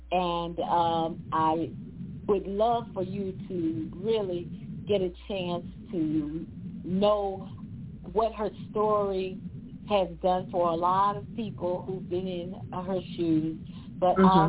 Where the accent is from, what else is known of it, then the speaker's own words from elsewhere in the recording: Dallas, Texas, United States; I was born and raised in South Dallas, sunny South Dallas, right over there on Marbury near Lincoln High School.